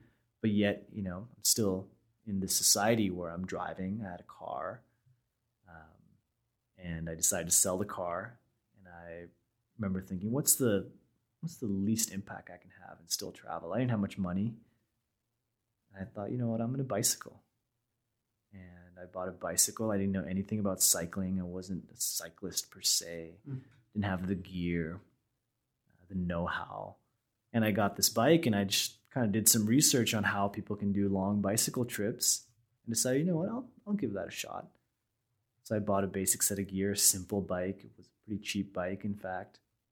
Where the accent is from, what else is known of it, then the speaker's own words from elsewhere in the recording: Nepal; also born or lived in United States; having obviously had this kind of childhood growing up in Nepal